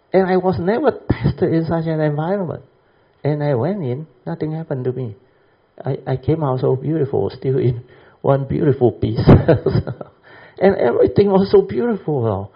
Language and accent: English; Kedah, Malaysia; I'm from the Kedah state, we are the loan holder, we're supposed to be on permanent.